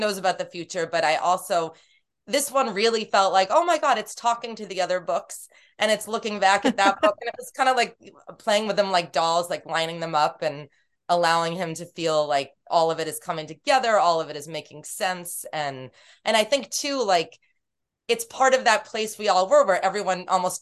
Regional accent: Massachusetts, United States; But I grew up in the Cape, so I spent a lot of time in Boston and, you know, around there

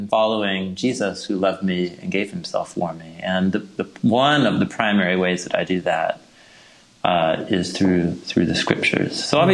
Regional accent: Portland, Oregon, United States; I hail from Portland, Oregon, where I have a few too many jobs

